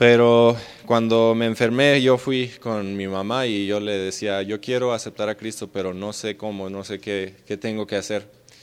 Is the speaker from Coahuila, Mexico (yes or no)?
yes; Torreón, Coahuila, Mexico; vengo de Torreón, Coahuila. Y tengo 20 años y nací en una familia cristiana